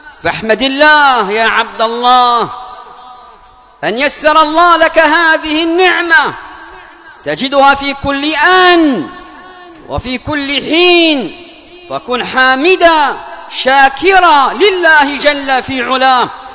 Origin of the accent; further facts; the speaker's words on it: Yemen; اللهم من أراد بلادنا اليمن بخير فوفقه لكل خير